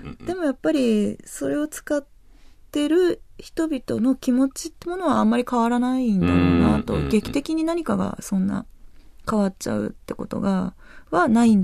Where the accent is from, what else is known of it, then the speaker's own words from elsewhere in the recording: Saitama, Japan; あ、そうです。まあ、玉っ子です。